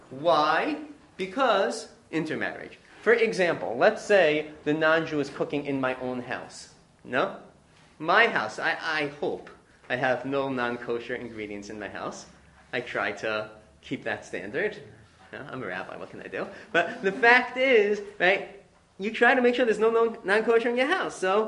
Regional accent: Lawrence, United States; I grew up in Lawrence, so they used to speak about in Lawrence how there was an epidemic called maids.

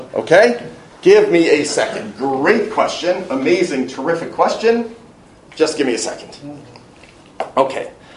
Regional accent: Brooklyn, New York, United States; I grew up in Brooklyn. That was considered adequate secular education.

